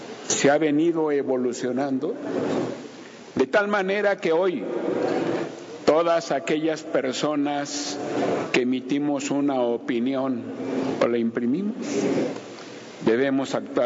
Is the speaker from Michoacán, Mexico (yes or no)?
no; Querétaro, Mexico; a unos cuantos días que se había promulgado nuestra Constitución allá en mi tierra natal, en Querétaro